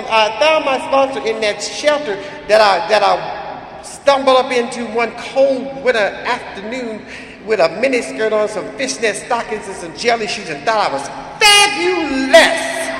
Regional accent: Ohio, United States; And I said, this motherfucker don't know me. I'm from Ohio.

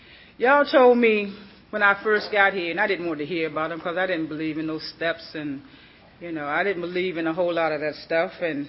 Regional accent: North Carolina, United States; I was raised in North Carolina by my grandmother.

